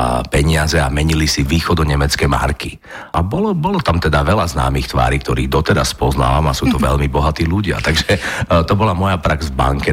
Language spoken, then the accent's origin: Slovak; Trnava, Trnava Region, Slovakia; also born or lived in Nitra / Hlohovec / Piešťany; Ja som sa síce narodil v Nitre, ale som vyrastal v Lohovci, v Piešťanoch a v Trnave.